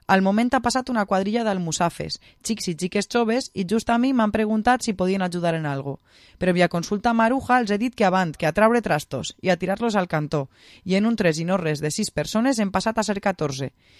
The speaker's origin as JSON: {"language": "Catalan", "town": "Algemesí", "region": "Valencian Community", "country": "Spain", "tie": "born or raised there", "said": "El meu poble, on vaig néixer, no era el Gemesí."}